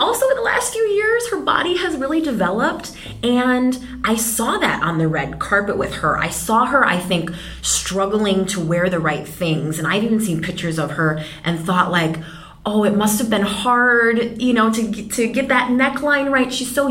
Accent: Minnesota, United States; moved away as an adult; now in Los Angeles, United States; I grew up in Minnesota in a very small town, kind of rural, and always just dreamed of palm trees and Hollywood, and every show I watched when I was little, everybody lived in LA, and I just knew this is where I needed to be.

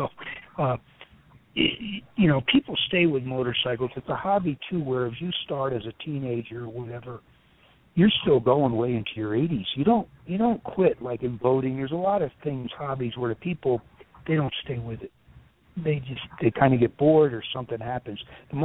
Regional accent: New Windsor, New York, United States; I think this is where we, you know, my dad or myself grew up. We're from New Windsor, Newburgh, this area.

